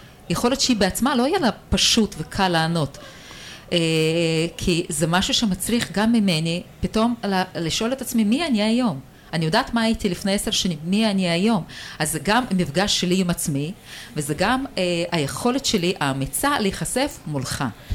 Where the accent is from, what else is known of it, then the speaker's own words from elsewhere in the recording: Northern District, Israel; אני מגיעה מהצפון הפורח